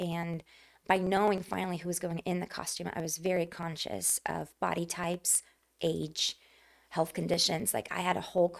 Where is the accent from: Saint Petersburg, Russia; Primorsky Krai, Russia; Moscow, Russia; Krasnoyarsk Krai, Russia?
Moscow, Russia; the theater in me was always there, because I grew up in Moscow.